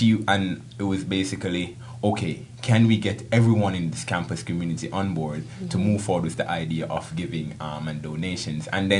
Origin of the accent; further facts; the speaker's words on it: Jamaica; Yes, I'm from Jamaica.